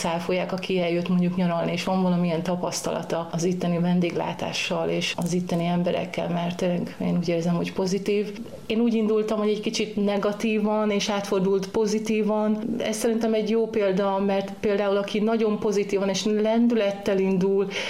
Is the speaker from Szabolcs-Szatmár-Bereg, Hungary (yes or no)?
no; Beled, Győr-Moson-Sopron, Hungary; also born or lived in England; előtte Angliában éltem, és nagyon szeretem Magyarországot, úgyhogy én Beledről származom, ezt mindig el kell, hogy mondjam a hallgatóknak, mert nagyon büszke vagyok a kis városomra